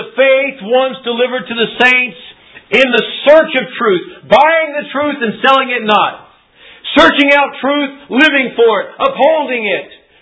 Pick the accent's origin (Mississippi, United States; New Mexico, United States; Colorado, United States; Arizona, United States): New Mexico, United States; Albuquerque; I was raised in Albuquerque. They were interested in the fact that I was raised in Albuquerque. I went to Manzano High School